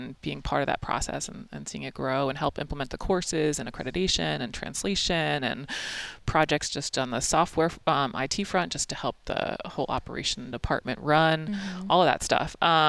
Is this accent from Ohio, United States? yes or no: no; Maryland, United States; Lacrosse was my main deal because I'm from Maryland.